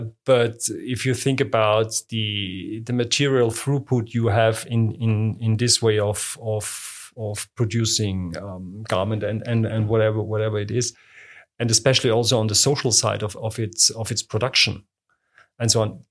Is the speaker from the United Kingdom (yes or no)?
no; Austria; growing up in Austria, I grew up by being served Hirn mit Ei and this kind of stuff.